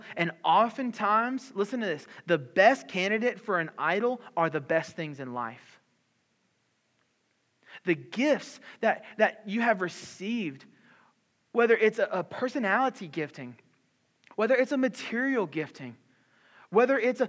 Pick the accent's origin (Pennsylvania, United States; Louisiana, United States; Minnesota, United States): Louisiana, United States; also born or lived in Mobile, Alabama; now in Marietta, United States; And I'm from South Louisiana. I'm from the swamp. And we lived in Mobile, Alabama for the past few years by the beach. And now I live in Marietta in Atlanta.